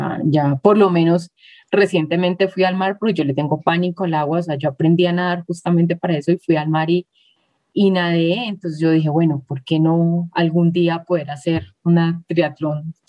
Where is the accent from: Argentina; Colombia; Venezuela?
Colombia; solo acá localmente o en mi país, en Colombia